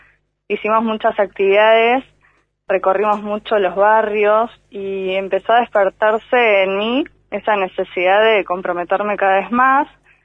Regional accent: Comodoro Rivadavia, Chubut, Argentina; soy nacida y criada en Comodoro.

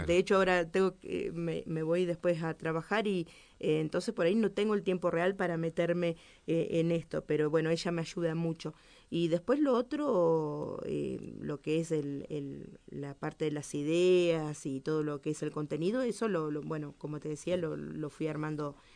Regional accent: Santa Fe, Argentina; soy de Santa Fe, pero hace tanto tiempo que, bueno, ya me considero rionegrina

